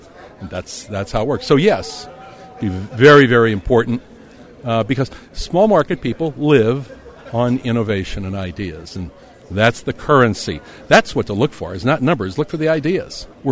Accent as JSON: {"language": "English", "country": "United States", "said": "So yes, I as an American would look at Germany, but I'd also look at commercial radio, especially in Brazil."}